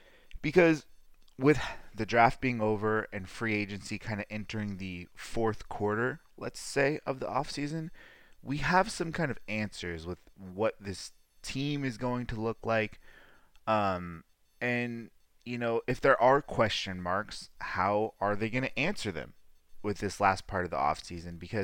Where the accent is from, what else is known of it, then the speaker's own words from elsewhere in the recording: California, United States; I'm from Sonoma County, so we have horse racing here during the summertime at the fair.